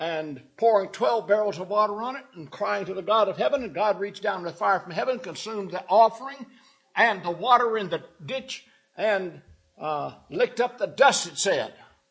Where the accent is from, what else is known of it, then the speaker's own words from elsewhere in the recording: Texas, United States; now in Oklahoma, United States; Now, here in Oklahoma, and I'm from West Texas, I can tell you 3.5 years of drought is pretty tough.